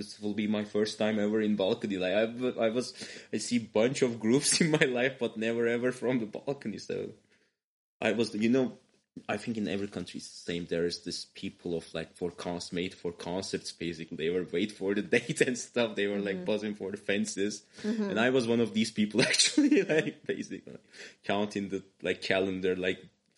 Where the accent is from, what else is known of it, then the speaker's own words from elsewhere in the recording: Istanbul, Turkey; from Istanbul